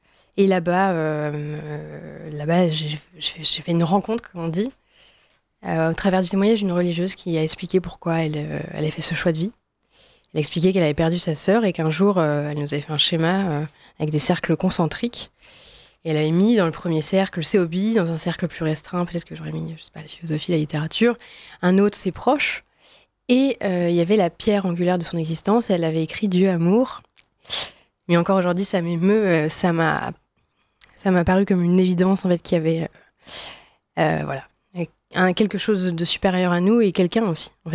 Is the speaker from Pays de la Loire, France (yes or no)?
no; Brittany, France; parce que je suis bretonne